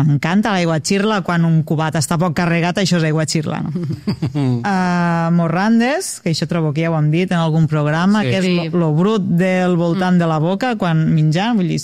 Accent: Catalonia, Spain; que ja som els últims habitants de la Terra de fer-les servir d'esta manera, que som la gent del Delta

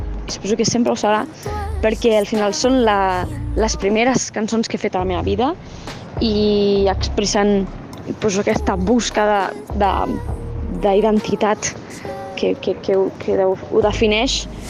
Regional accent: Sant Vicenç dels Horts, Catalonia, Spain; Sant Vicenç dels Horts, que és el meu poble

